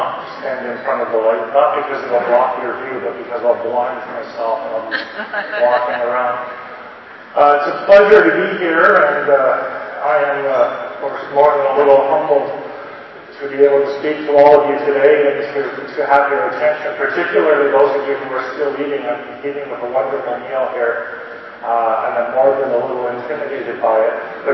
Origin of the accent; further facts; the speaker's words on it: Alberta, Canada; We went in, we're from Alberta, so we're conservative, and we came in, and we're not agents of social change, we're agents of social awareness.